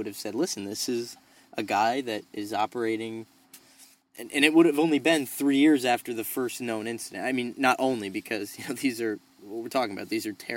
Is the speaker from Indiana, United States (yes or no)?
no; Pennsylvania, United States; I grew up in Pennsylvania, nowhere near the Penn State football program, well, like 2.5 hours away from Penn State